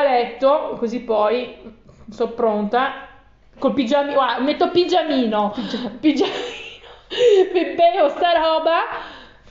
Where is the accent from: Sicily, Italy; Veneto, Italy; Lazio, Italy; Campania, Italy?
Veneto, Italy; Vicenza; Tesoro, da buona vicentina